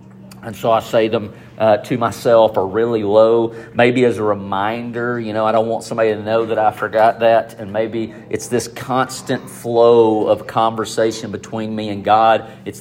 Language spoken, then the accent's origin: English; Fayetteville, Tennessee, United States; anywhere I go and I say I'm from Fayetteville, Tennessee